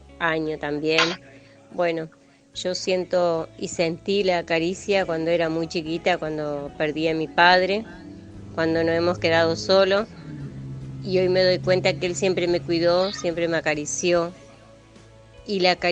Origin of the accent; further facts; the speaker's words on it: Concordia, Entre Ríos, Argentina; de Concordia, Entre Ríos.